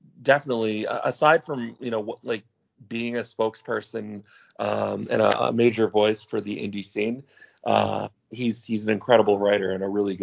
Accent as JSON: {"language": "English", "country": "Canada", "said": "First of all, I'm Canadian, so"}